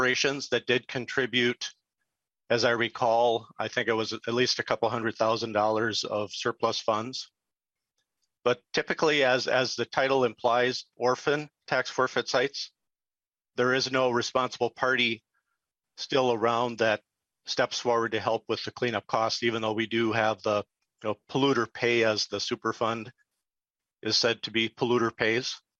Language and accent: English; Minnesota, United States; I grew up in Big Stone County.